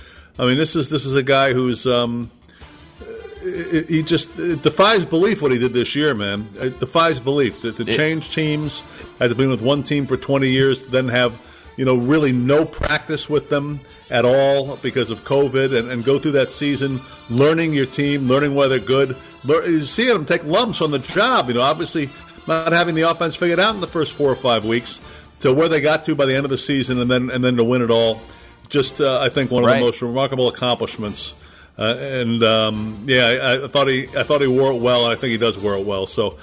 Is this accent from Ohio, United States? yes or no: yes; Ohio, United States; Well, I mean, I grew up in Ohio, so I'm an Ohio State guy.